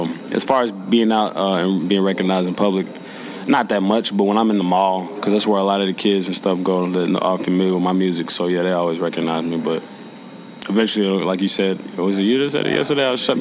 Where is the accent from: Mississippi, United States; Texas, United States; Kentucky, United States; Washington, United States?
Kentucky, United States; Louisville; I'm from Louisville, Kentucky. I'm 22 years old.